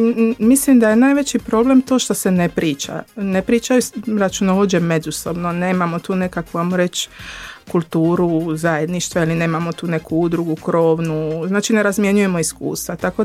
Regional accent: Split, Split-Dalmatia County, Croatia; moved away as an adult; iz Splita sam otišla u Zagreb na studij ekonomije

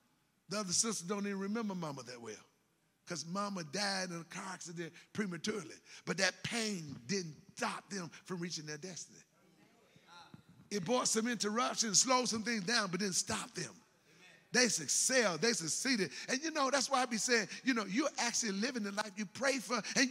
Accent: Greensboro, North Carolina, United States; I grew up in Southside Greensboro, one of, at that time, kind of a troubled, challenging area.

